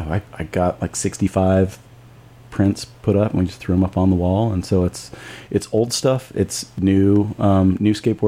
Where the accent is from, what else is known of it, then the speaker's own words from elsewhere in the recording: Lincoln, Nebraska, United States; I grew up in Lincoln, Nebraska, and my next door neighbor had a skate ramp.